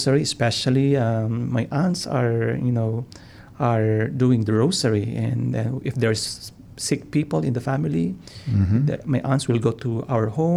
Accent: Philippines; Well, I grew up in the Philippines and one block away from the church

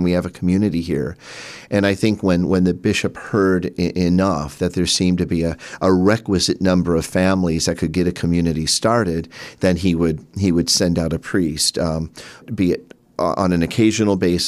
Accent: Anaheim, California, United States; I was born in 1967 in Anaheim and lived in the same house all my life until I went to seminary in 1990.

